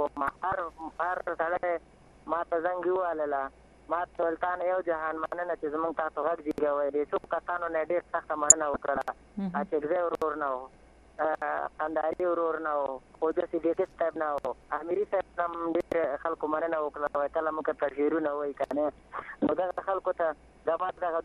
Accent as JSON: {"language": "Pashto", "country": "Afghanistan", "said": "زه یو افغان یم او مسلمان یم"}